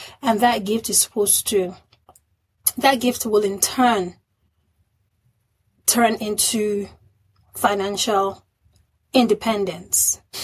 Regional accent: Nigeria; I come from Nigeria, a very traditional background that is now being exposed to a whole lot of things.

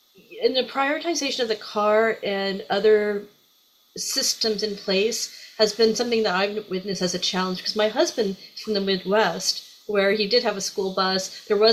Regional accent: India; I was raised partially in India

